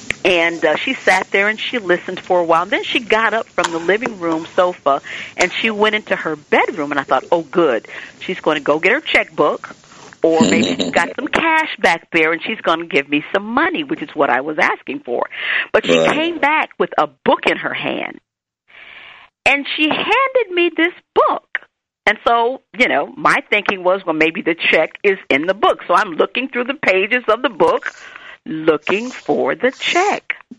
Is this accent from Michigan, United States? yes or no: yes; Detroit, Michigan, United States; No. I grew up in Detroit, Michigan.